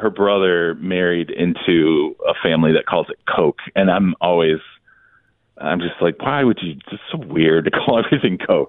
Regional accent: Michigan, United States; You know, come on, man. We're from Michigan. I say pop, and I think it was like the first week or two I was down here.

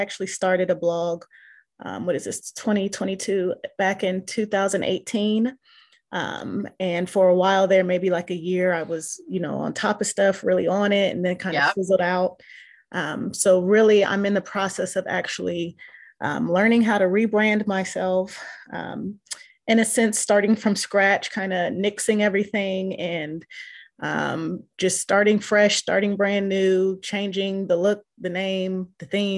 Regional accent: Columbus, Ohio, United States; I am from Columbus, Ohio.

